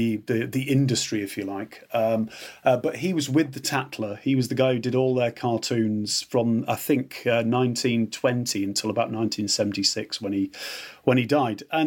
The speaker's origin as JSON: {"language": "English", "town": "Middleham", "region": "Yorkshire and the Humber", "country": "United Kingdom", "said": "And I'm from Midlam in the Dales, the Yorkshire Dales."}